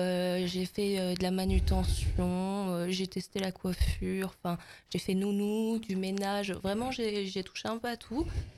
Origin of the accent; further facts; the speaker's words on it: Hazebrouck, Hauts-de-France, France; j'ai 26 ans, je suis artiste peintre actuellement et je viens d'Hasbrook.